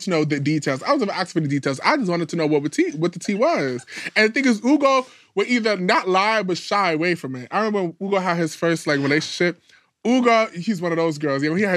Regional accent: New York, United States; We grew up in New York. It's different.

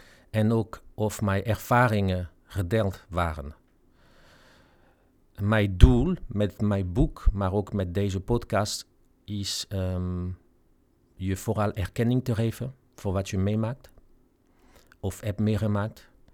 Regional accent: France; Dutch is a second language; Zoals je hoort, kom ik uit Frankrijk.

